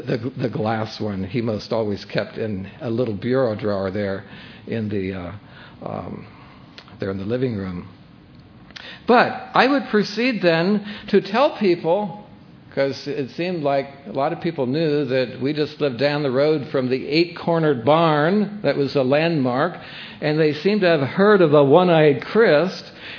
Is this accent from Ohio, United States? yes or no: yes; Ohio, United States; I wouldn't just point out that I grew up in Eastern Holmes County, Ohio, between Walnut Creek and Trail